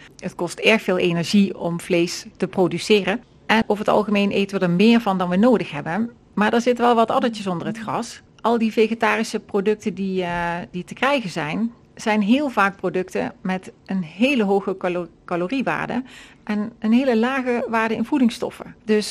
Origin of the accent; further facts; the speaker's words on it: Cuijk, North Brabant, Netherlands; Ik kom uit Kuik.